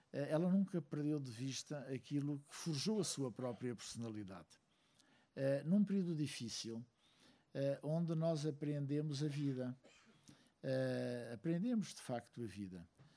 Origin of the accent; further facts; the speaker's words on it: Angola; eu digo que sou um cidadão que tem 3 nacionalidades. Sou angolano, sou português e sou europeu.